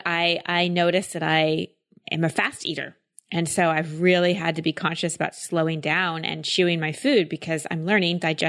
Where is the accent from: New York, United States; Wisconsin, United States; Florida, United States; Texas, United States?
Texas, United States; Yeah, I grew up in Texas